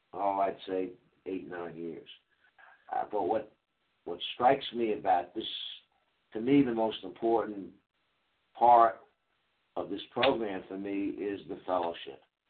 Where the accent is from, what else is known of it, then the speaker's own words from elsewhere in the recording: Coral Gables, Florida, United States; I am from Miami, Florida, in Coral Gables.